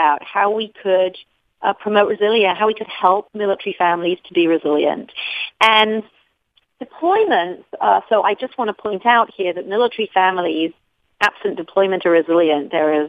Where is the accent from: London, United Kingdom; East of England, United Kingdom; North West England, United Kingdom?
London, United Kingdom; now in United States; I am originally from across the pond, London, England, and I am practicing my Midwest accent, but apparently with not such great success.